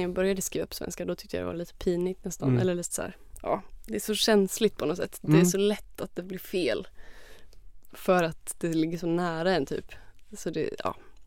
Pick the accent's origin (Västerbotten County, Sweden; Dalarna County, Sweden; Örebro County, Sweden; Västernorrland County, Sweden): Örebro County, Sweden; Örebro; also born or lived in Greece; now in Stockholm, Sweden; Ja, jag är född i Örebro. Och sen så bodde jag några år i Grekland och med min familj, och sen flyttade vi tillbaka till Örebro när jag började ettan, alltså i grundskolan.